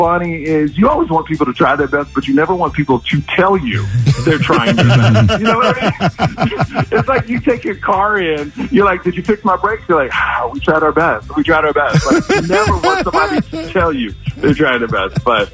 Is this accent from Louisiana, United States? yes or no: no; Houston, Texas, United States; You know I'm from Houston, so it makes it even better when because we hate Dallas.